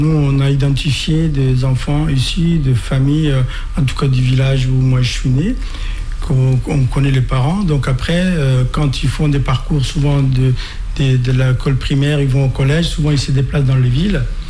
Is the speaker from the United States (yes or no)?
no; Tadjourah Region, Djibouti; Moi, je suis originaire de la région de Tadjoura. Et en même temps, j'étais un élu local. Je faisais partie du conseil régional de Tadjoura.